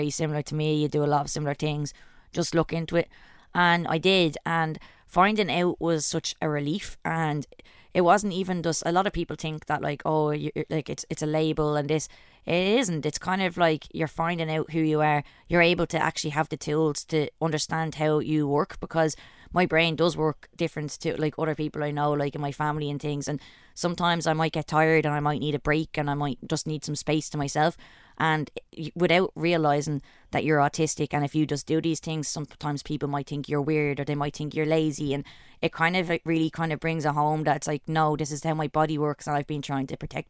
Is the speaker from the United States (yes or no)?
no; Dublin, Leinster, Ireland; I'm an author and illustrator and I'm from Coolock, Dublin